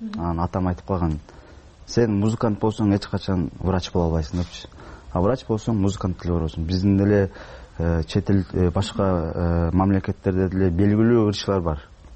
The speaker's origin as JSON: {"language": "Kyrgyz", "town": "Osh", "region": "Osh Region", "country": "Kyrgyzstan", "said": "Мен өзүм Оштон болом, анан ал өзү досум Ошто болчу."}